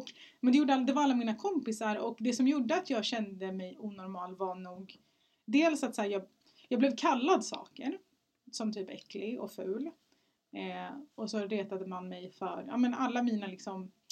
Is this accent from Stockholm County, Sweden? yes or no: yes; Stockholm, Stockholm County, Sweden; now in Flemingsberg, Sweden; Jag föddes 1992 på Södersjukhuset på Södermalm. Och jag har, ja men born and raised på Söder. Jag flyttade därifrån när jag var 19 för att plugga. Och så flyttade jag till Flemingsberg och där har jag bott. Since forever, jag älskar Flämpan.